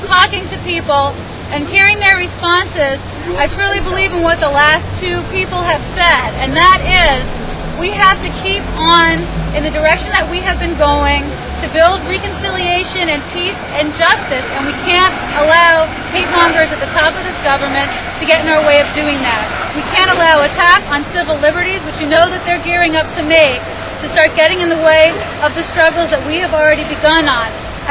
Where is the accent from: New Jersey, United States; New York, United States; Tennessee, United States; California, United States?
New York, United States; Like the second to last person who spoke, I'm also from New York